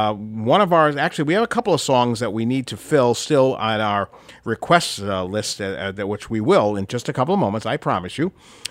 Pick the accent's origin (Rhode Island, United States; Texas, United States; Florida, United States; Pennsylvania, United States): Rhode Island, United States; Providence; that's not where I grew up in Rhode Island, in Providence